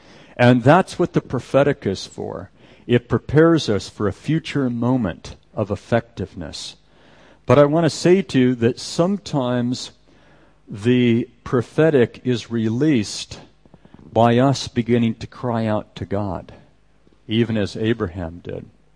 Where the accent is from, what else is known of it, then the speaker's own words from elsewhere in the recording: California, United States; I did a little bit of surfing growing up in California.